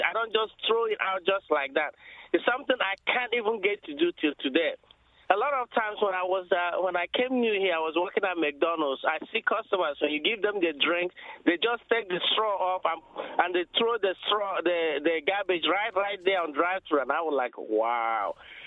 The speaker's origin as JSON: {"language": "English", "region": "Imo", "country": "Nigeria", "said": "I'm from Nigeria, and I'm from the eastern part of Nigeria. Mm-hmm. I'm from Imo State."}